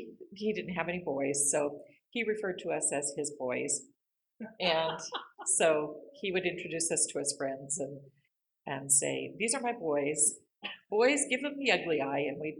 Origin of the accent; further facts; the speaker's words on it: Seattle, Washington, United States; Well, I was born in Seattle and have lived here all my life, so yeah.